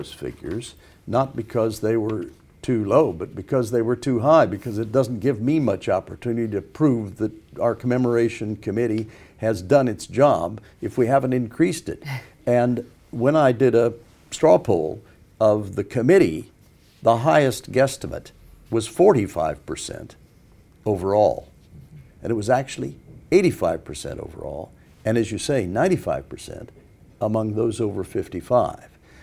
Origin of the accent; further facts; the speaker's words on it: United States; moved away as an adult; I was infuriated when I moved to this country as an American still paying taxes to the United States, and I'd lost the right to vote.